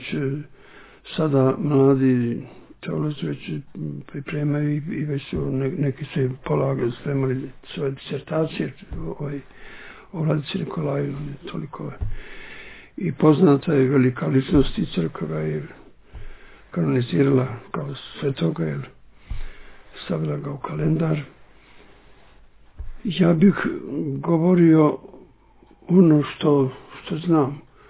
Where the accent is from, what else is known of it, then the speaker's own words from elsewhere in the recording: Lelić, Šumadija and Western Serbia, Serbia; sa nekim njegovim gostima koji su bili posjetili majku njegovu kod nas u Leliću, i onda sam sa njima pošao prvi put, tada vidim i moje Valjevo, nikad nisam bio do tada, deca nisu išla sa sela koje kuda kao danas, to imao sam 11 godina